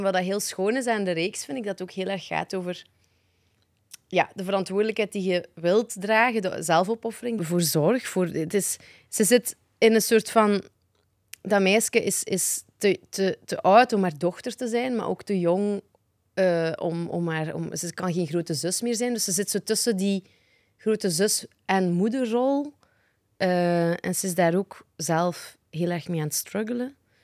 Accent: Lochristi, Flanders, Belgium; dat is exact dezelfde regels bij het accent van waar ik vandaan kom. En dat is Locristi, dus de rand van Gent, maar zo boers.

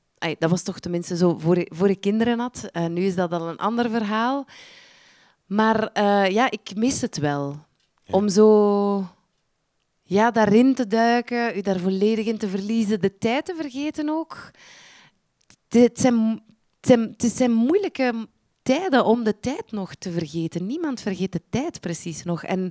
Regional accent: Exaarde, East Flanders, Belgium; Ik woonde in een klein dorp. Ik ben opgegroeid in Exaarde. Dat is ver van hier, jongens. Dat is Oost-Vlaanderen, een deelgemeente van Lokeren. Een dorp van een straat eigenlijk. Een straat en wat straten daar rond.

